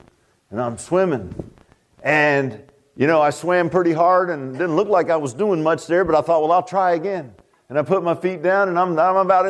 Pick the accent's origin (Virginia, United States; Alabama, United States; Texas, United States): Virginia, United States; Virginia Beach; I remember when I grew up in Virginia Beach, and I was a surfer.